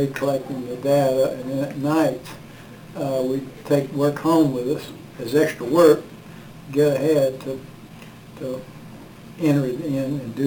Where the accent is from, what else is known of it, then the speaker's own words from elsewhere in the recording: Roxburgh, North Carolina, United States; Well, I grew up in Roxburgh, North Carolina. I was the son of a tobacco farmer and graduated National Honors from high school.